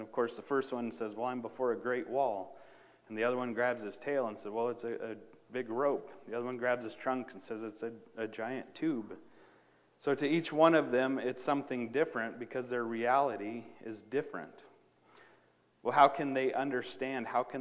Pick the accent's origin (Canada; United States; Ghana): Ghana; accent: Ghanaian; So I change it and give my little Ghanaian accent